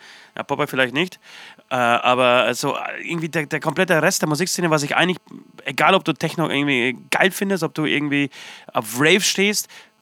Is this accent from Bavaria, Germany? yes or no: yes; Trockau, Bavaria, Germany; In meiner geheimen Höhle, da wo ich aufgewachsen bin, in meiner Hut praktisch, in Trockau.